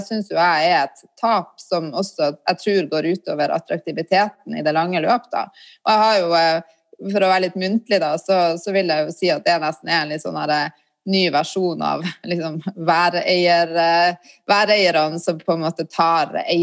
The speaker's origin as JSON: {"language": "Norwegian", "region": "Nordland", "country": "Norway", "also_born_or_lived": "Tromsø", "lives_now": "Harstad, Norway", "said": "som nordlending da, så har jeg jo bodd litt rundt omkring. Jeg er fra Lofoten, bor i Harstad, har bodd i Tromsø i mange år, og har vært mye i Bodø."}